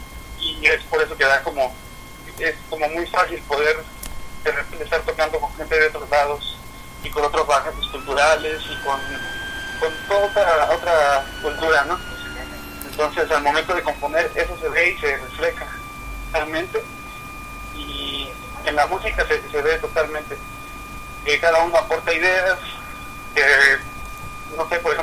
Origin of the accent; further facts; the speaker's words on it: Chiapas, Mexico; now in Xalapa, Mexico; Yo soy de Chiapas